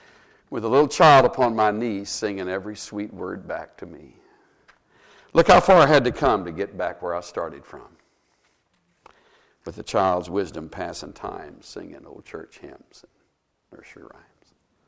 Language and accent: English; El Campo, Texas, United States; My hometown is El Campo